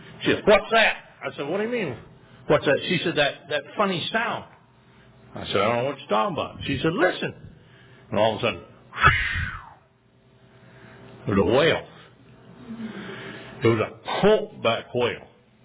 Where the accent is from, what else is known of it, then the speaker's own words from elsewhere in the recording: Bay City, Michigan, United States; Where I grew up in Michigan, Bay City's a great big Bay City shipyards.